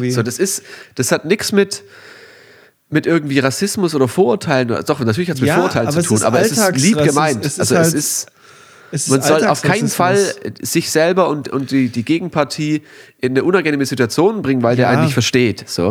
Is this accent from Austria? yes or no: no; Germany; ich habe ja keinen besonders deutschen Akzent im Englischen, fragte mich, ob ich Deutscher wäre. Und ich so, hä, ja, aber wieso?